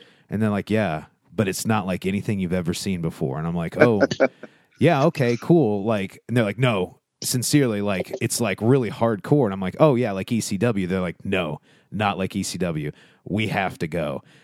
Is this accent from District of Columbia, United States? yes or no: no; Charlestown, Indiana, United States; also born or lived in Jeffersonville; I was born in Jeff here at the hospital, but raised in Charlestown, Indiana.